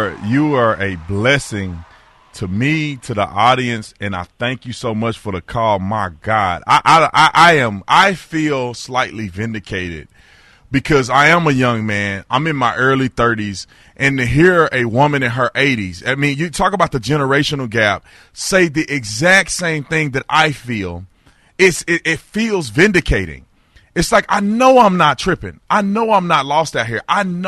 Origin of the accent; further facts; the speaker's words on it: Texas, United States; now in Arizona, United States; No, I'm from Arizona. I'm actually from Texas, but I live in Arizona now.